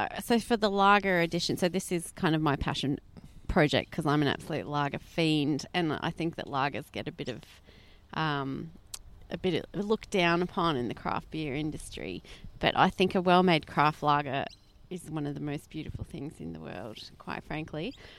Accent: United Kingdom; born there; I was born in Britain

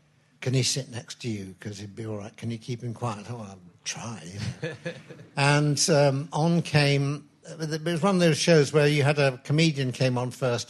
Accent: Sheffield, Yorkshire and the Humber, United Kingdom; I grew up in Sheffield

